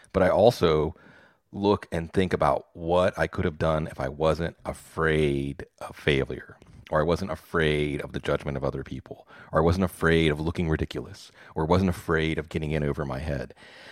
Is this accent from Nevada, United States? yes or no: no; Pittsburgh, Pennsylvania, United States; I'm from Pittsburgh.